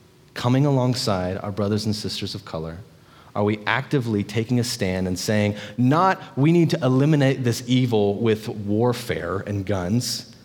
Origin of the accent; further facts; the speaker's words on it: United States; I'm from Morgan County, so I was waked up.